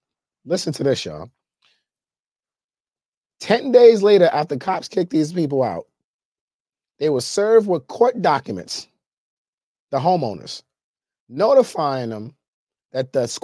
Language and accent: English; New York City, New York, United States; Like, as someone who is born and raised in New York City, like, this is absolutely ridiculous.